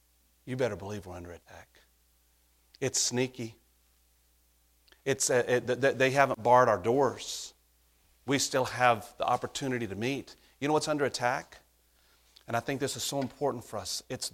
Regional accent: North Carolina, United States; I'm from North Carolina. You know what they call North Carolina? It's part of the Bible Belt.

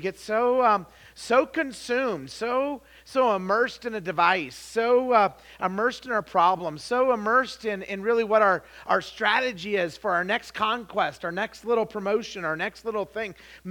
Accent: Idaho, United States; but I do have an excuse. I'm from Idaho.

